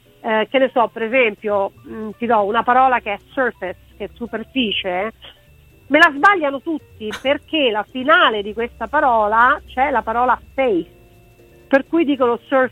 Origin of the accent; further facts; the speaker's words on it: Rome, Lazio, Italy; sono nata e cresciuta a Campo dei Fiori